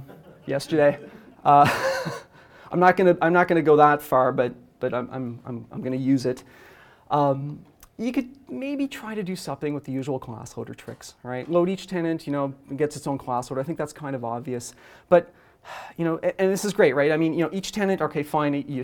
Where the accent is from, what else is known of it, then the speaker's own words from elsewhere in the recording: Canada; I'm Canadian, if you hadn't guessed.